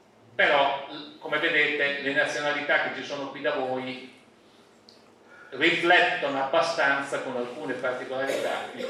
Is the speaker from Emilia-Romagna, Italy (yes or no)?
yes; Castelluccio, Emilia-Romagna, Italy; Io vengo da un piccolo paese sotto il corrente termico che si chiama Castelluccio, 800 metri, quindi sono un montanaro, diciamo, per la media emiliana vero.